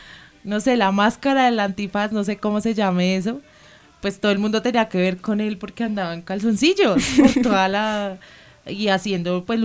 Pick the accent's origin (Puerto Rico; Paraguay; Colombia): Colombia; a nosotros, como colombianos, nos llama la atención esa clase de lucha libre.